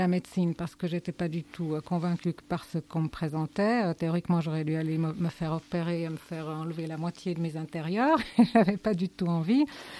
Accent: South Africa; comme on les appelle chez nous, en Afrique du Sud

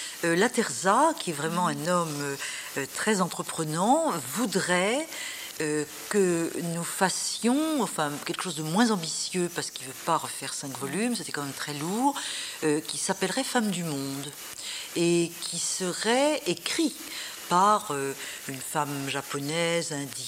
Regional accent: France; Or chez nous, en France, la pesanteur de la division disciplinaire dans le domaine académique est un petit peu traditionnelle

